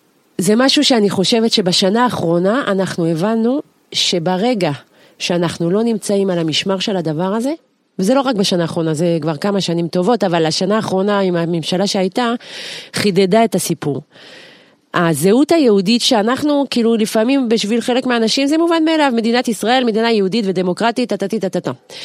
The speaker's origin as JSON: {"language": "Hebrew", "country": "France", "tie": "born or raised there", "lives_now": "Israel", "said": "אנחנו יודעים פה במדינת ישראל, כי אני גדלתי בצרפת, שמה אתה לא מדבר עם המורים."}